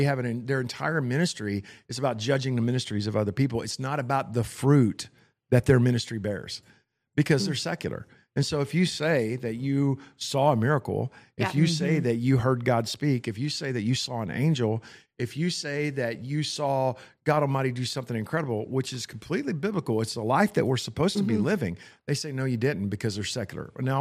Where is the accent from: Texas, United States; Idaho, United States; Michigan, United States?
Texas, United States; I'm from Johnson County, Texas.